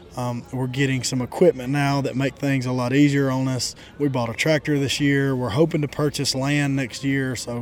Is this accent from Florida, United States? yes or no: no; Danville, Alabama, United States; I'm owner-operator of DSR Farms. We are from Danville, Alabama, in the west side of Morgan County.